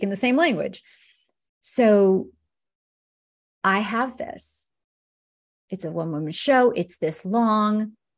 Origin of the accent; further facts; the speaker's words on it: Oregon, United States; Oh, Debbie's from Oregon. I'm from Oregon.